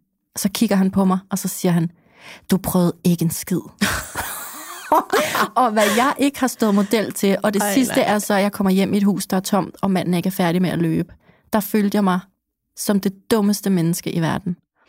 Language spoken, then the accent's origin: Danish; Copenhagen, Capital Region, Denmark; Det er jo bare som københavner, som også der har 5 låse på døren.